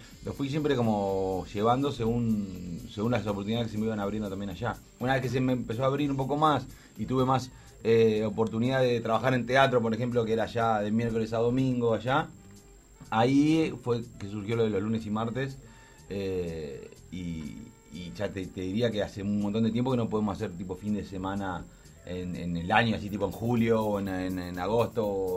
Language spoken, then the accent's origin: Spanish; Uruguay; es donde generé las raíces mías de todo, ¿no? Soy acá, soy uruguayo.